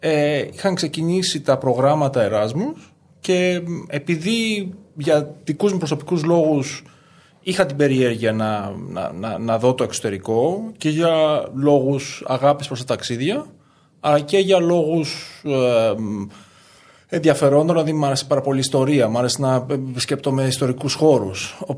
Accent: Greece; Εγώ είμαι από την Ελλάδα

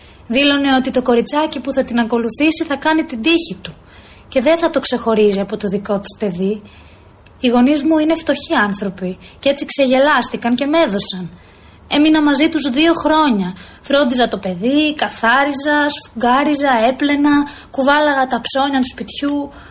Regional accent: Mataranga, Western Greece, Greece; Είμαι από την Ματαράγκα του Αγρινίου.

